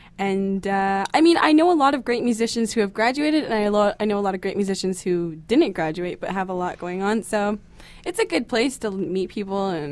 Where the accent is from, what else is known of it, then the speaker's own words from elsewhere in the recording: Brampton, Ontario, Canada; also born or lived in Kitchener; No, I grew up in Brampton, so I grew up beside Toronto.